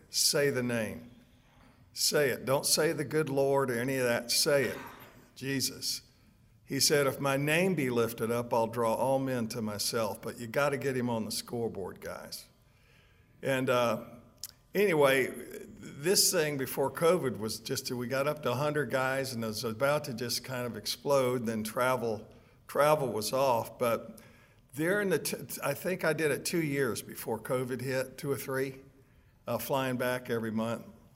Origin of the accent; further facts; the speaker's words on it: Alabama, United States; now in Colorado, United States; It's great to be in the South. I grew up in Alabama. I live in Colorado, but Alabama's my home.